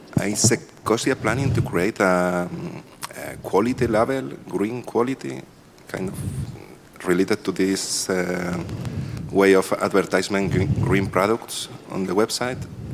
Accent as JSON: {"language": "English", "country": "Spain", "second_language": "English", "said": "from Spain. I have a few questions."}